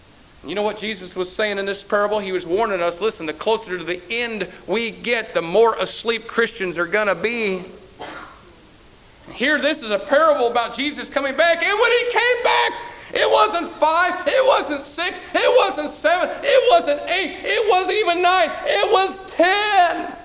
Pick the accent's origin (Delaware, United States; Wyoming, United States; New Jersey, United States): Wyoming, United States; If I remember, I came from Wyoming, all the way from out west, came all the way over here.